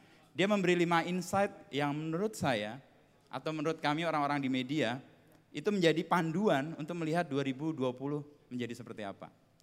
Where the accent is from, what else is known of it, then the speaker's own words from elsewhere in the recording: Jakarta, Indonesia; karena saya dari Jakarta, meskipun sering main ke sini juga.